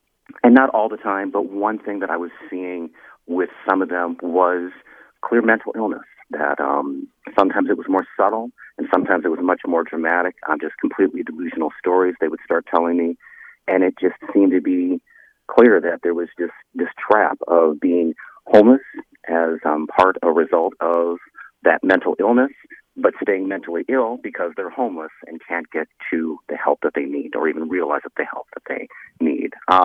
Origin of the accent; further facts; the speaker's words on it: Minnesota, United States; Living down in Dallas at the time. I'm from the Twin Cities area, but was down in Dallas.